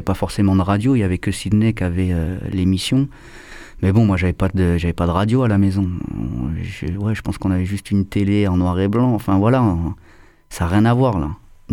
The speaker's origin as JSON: {"language": "French", "town": "Paris", "region": "Île-de-France", "country": "France", "said": "moi je viens de Paris, c'est, mon quartier c'était Porte de Montreuil en fait. Et donc à cette époque-là, bah, j'étais jeune, j'avais 9 ans"}